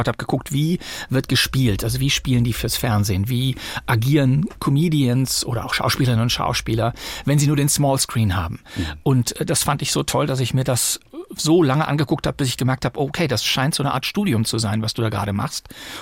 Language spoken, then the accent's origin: German; Bonn, North Rhine-Westphalia, Germany; also born or lived in Bochum; Ja, ich bin zwar in Bochum geboren, pro forma, aber ich habe dann meine ersten 30 Lebensjahre in Bonn verbracht und würde mich deshalb auch als Rheinländer bezeichnen.